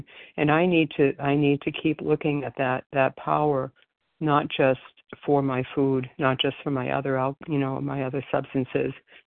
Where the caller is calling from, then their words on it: Florida, United States; I'm calling from Florida this morning.